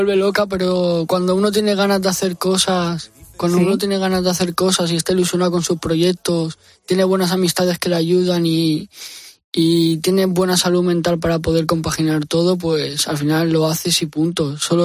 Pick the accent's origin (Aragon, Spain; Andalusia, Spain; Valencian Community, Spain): Valencian Community, Spain; Valencia; yo soy de Valencia y ahí se dice mucho nano, tete.